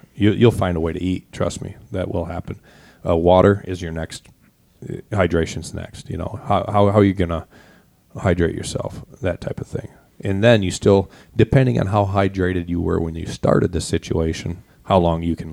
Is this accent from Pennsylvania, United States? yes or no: no; Michigan, United States; when I grew up in Michigan, my grandparents, their basement, which we don't have a lot of basements around here, was a root cellar, basically.